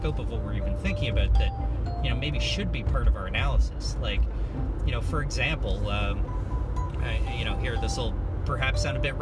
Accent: Canada; But it's worth noting as a Canadian

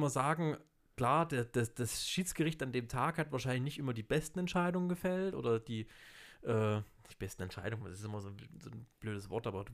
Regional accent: Thuringia, Germany; ich spreche jetzt ja auch kein perfektes Hochdeutsch, aber selbst für mich als Thüringer ist das manchmal schwierig

